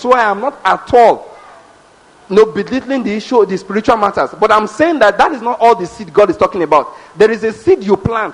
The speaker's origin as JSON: {"language": "English", "region": "Ondo", "country": "Nigeria", "tie": "born or raised there", "said": "You know, in my hometown, well, not really my hometown, but that's where we live, that's where I grew up, okay? There is a there is a school there where people send their children from Lagos. This is Ondo State."}